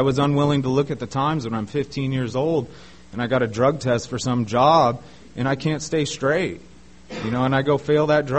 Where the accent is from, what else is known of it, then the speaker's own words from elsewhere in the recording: San Diego, California, United States; growing up, I grew up here in San Diego, nice, real nice home, two loving parents.